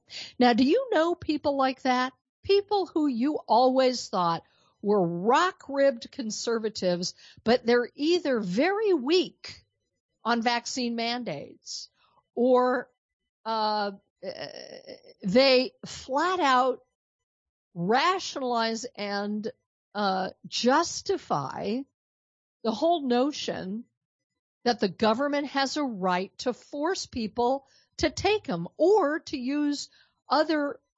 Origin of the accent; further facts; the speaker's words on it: Denver, Colorado, United States; moved away as an adult; now in Texas, United States; There is a talk show host out of Denver, Colorado, which is not only my hometown, but one that I did a lot of radio in before I moved off to Texas.